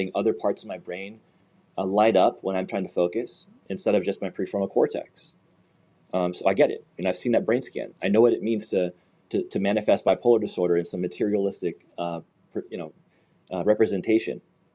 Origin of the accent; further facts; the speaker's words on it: Virginia, United States; So I grew up in the Dulles Corridor, which we like to fancy the Silicon Valley of the East Coast.